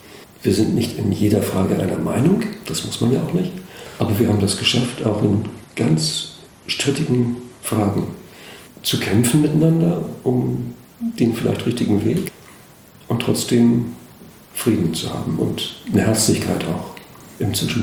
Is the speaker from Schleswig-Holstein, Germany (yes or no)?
yes; Gelenkhusen, Schleswig-Holstein, Germany; moved away as an adult; Geboren in Gelenkhusen, also hier mittendrin im Land. Nichts mit Küste und so. Da gab es die Stimme, diesen Fluss, aber das war auch schon das Wasser, was wir hatten. Und dann bin ich mit 23 Jahren dort weggegangen und habe 2 Jahre in Brunsbüttel gelebt.